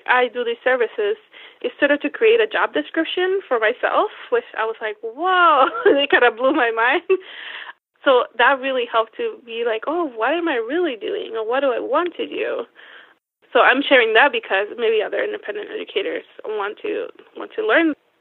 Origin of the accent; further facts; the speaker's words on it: Puerto Rico; I grew up in Puerto Rico, so they're like in a town nearby where I grew up.